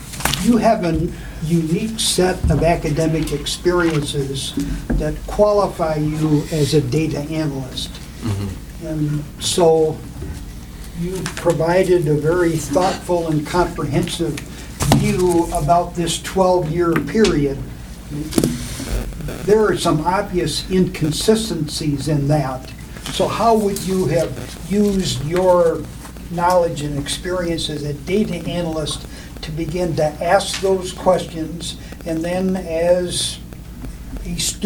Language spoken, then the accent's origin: English; Seattle, Washington, United States; On a personal note, my brother Jim and I grew up in Seattle, Washington.